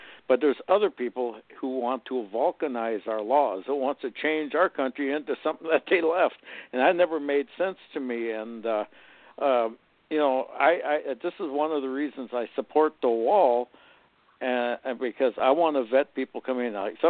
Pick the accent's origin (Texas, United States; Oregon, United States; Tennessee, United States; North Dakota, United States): North Dakota, United States; born there; But I was raised here. I was born here in the USA. I was born in North Dakota. And I was raised here.